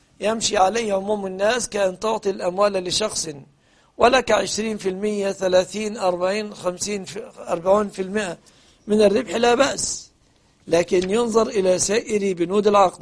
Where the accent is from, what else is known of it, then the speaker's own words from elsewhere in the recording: Egypt; أن يحفظ بلادنا مصر